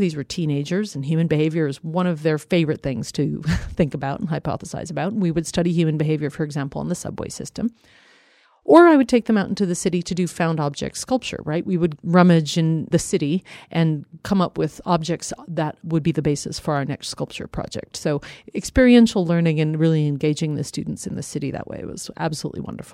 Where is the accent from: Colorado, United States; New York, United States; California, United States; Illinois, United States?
Colorado, United States; I grew up in Colorado. I spent a lot of time in the mountains.